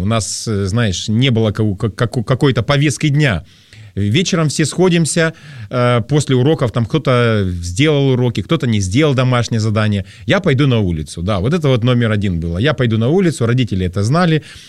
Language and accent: Russian; Tyumen, Tyumen Oblast, Russia; Да, я рос и воспитывался в западно-сибирском городе Тюмень.